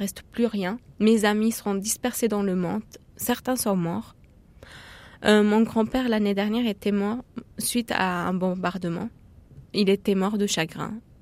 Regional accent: Aleppo, Aleppo Governorate, Syria; moved away as an adult; now in France; je suis née à Alep et j'ai vécu toute ma vie à Alep à peu près, à part le petit bout de l'université que j'ai fait à côté de Damas.

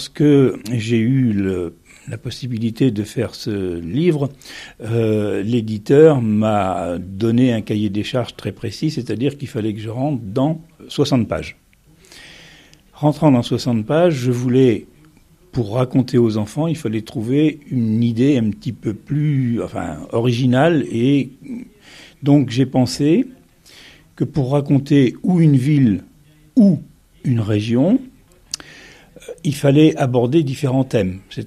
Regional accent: Marais Poitevin, France; Intéressé au Marais Poitevin parce que je suis originaire du Marais Poitevin. C'est une région que j'aime particulièrement.

